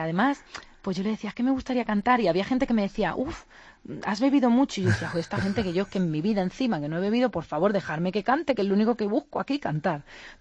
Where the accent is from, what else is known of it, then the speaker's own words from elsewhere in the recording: Toledo, Castilla-La Mancha, Spain; yo pues soy una chica de Toledo